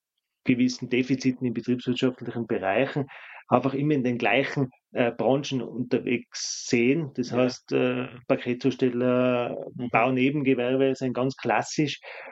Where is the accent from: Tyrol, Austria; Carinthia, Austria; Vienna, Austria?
Tyrol, Austria; So ist es bei uns in Tirol nicht.